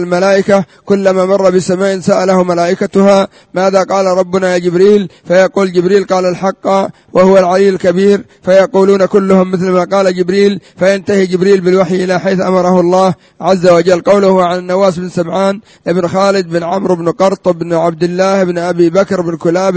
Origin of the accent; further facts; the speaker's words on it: Yemen; وإلى الآن ربما يسموه عندنا في اليمن المبشع أو نحو ذلك